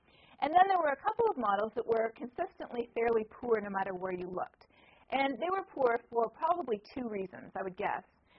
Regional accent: Toronto, Ontario, Canada; I come from Toronto, where we get about 53 inches of snow per year on average.

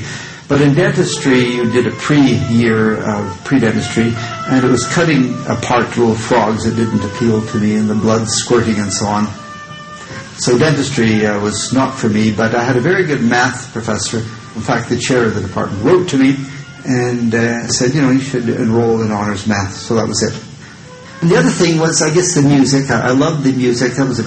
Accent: Edmonton, Alberta, Canada; moved away; also born or lived in Saskatoon; Well, I was born in Saskatoon in 1940. In 1946, we moved to Edmonton.

